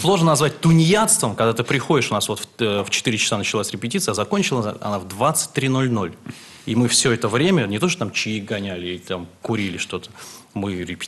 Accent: Vsevolozhsk, Leningrad Oblast, Russia; Ну, слушайте, я сельский парень, я вырос во Всеволожске, и всю жизнь, до 15 лет мы жили... Ну, это был деревянный дом, где было 4 квартиры

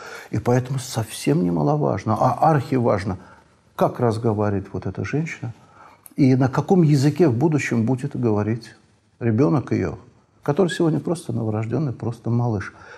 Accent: Azerbaijan; А вот у меня на родине очень интересно

